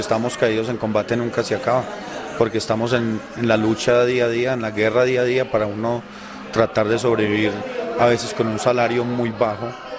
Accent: Colombia; colombiano.

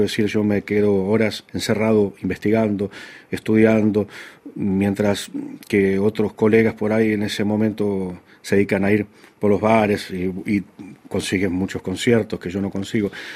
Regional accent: Argentina; now in Europe; porque vivo en Europa y soy argentino

